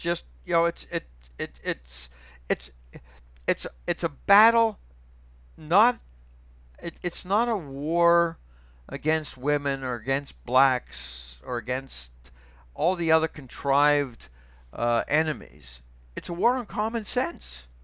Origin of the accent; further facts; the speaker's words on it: Canada; Remember, I'm a Canadian.